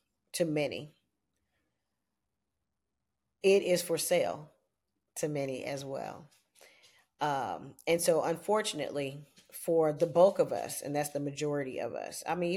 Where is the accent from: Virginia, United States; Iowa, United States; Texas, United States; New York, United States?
Virginia, United States; He also pardoned a sheriff in my home state, Virginia